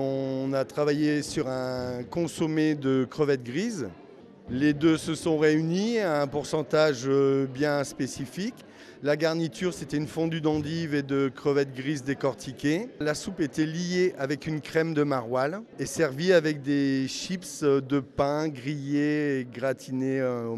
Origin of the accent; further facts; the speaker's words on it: Malo-les-Bains, Hauts-de-France, France; La crevette grise est pêchée sur la côte ici et même chez nous à Malo.